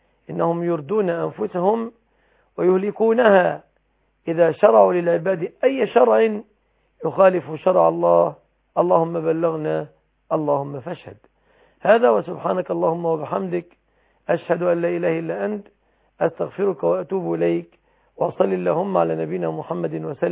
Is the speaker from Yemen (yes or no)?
no; Egypt; بلادنا مصر